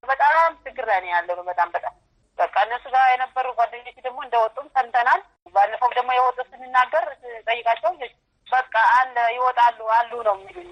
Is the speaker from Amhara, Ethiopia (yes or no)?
no; Mekelle, Tigray, Ethiopia; እኔ ትግሬ ነኝ፣ ብሔሬ ማለት ነው። የመቀሌ ሰው ነኝ እኔ። ልጆች ይዤ በእነሱ ሀገር ነው ያለሁት፣ የተወለድበት ሀገር ላይ ነው ያለሁት።